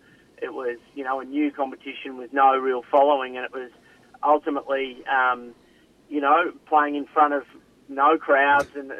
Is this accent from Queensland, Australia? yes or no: no; Glen Waverley, Victoria, Australia; I grew up in Glen Waverley. Played all my junior football down there.